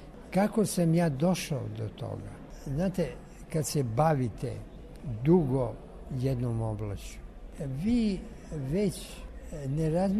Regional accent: Belgrade, Serbia; Ja sam rođen u Beogradu, porastao ovde, kršten ovde, učio školu, ceo radni vek proveo ovde, tako da se prijatno osjećam.

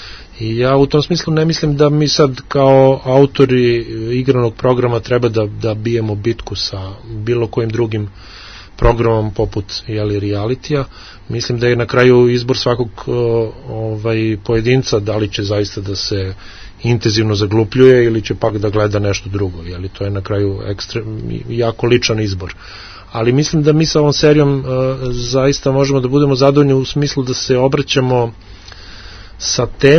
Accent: Serbia

